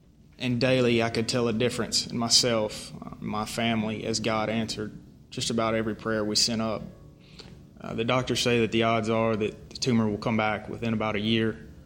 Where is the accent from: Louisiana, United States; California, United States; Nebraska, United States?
Louisiana, United States; amidst this journey, we're still finding hope each and every day. I grew up here in North Louisiana and went to church, was saved at the age of 12.